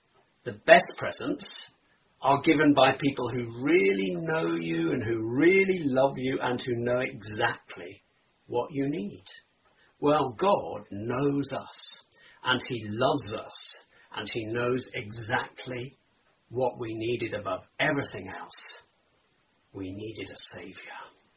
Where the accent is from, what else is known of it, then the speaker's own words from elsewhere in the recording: West Midlands, United Kingdom; Now, I grew up in Herefordshire, which doesn't have many towns, but it does have lots of farms.